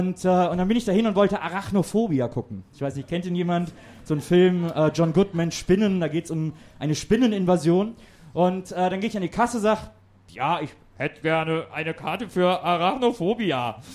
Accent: North Rhine-Westphalia, Germany; ich komme aus der Nähe von Köln, aus einem kleinen Städtchen.

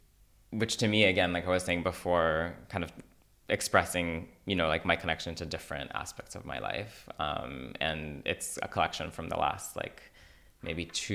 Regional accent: Yokneam, Northern District, Israel; Fire Island and where I grew up in Yokneam, like facilitated that connection.

